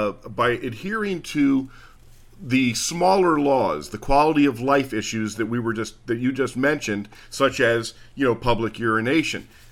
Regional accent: New Jersey, United States; And I grew up in New Jersey and saw the deterioration of the city in the 70s

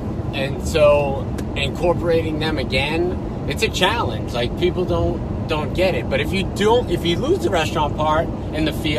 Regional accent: Boston, Massachusetts, United States; now in Marco Island, United States; I'm from Boston. There's comedy clubs all over the place.

